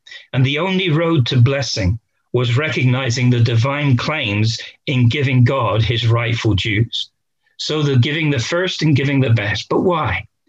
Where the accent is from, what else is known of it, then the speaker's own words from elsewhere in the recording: Bristol, South West England, United Kingdom; I grew up in Bristol